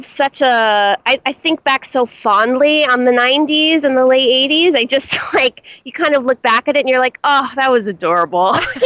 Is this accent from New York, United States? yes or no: yes; New York, United States; I grew up in New York in that time, the same time period of the film